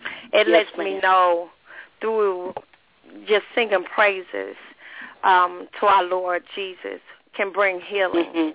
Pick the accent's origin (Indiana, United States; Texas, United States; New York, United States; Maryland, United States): Indiana, United States; Gary; I'm from Gary, Indiana.